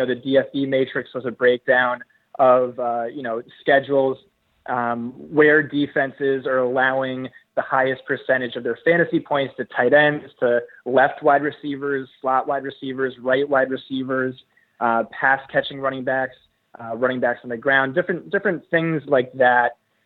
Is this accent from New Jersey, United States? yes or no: yes; New Jersey, United States; Yeah, I'm from New Jersey. Been playing fantasy since I was like 10 years old.